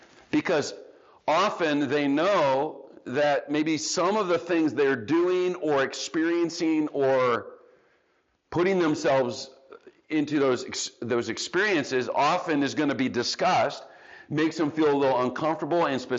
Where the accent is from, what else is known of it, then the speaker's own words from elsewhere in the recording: Kansas City, Missouri, United States; And so I'm not a Packers fan, even though I live in Wisconsin, okay, because I'm from Kansas City.